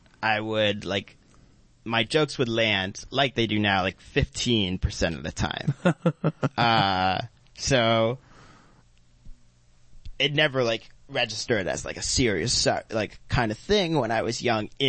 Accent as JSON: {"language": "English", "town": "Newton", "region": "Massachusetts", "country": "United States"}